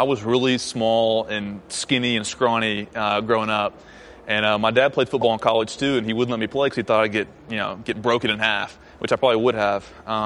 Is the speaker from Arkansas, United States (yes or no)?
yes; Arkansas, United States; I am from Arkansas.